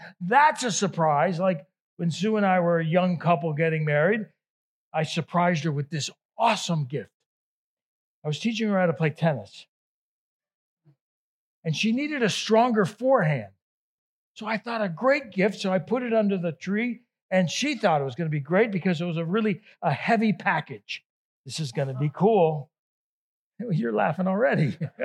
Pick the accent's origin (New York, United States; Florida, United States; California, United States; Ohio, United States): Ohio, United States; born there; also born or lived in Italy; I lived there as a little kid, but I'm sorry, I was born in Trumbull County.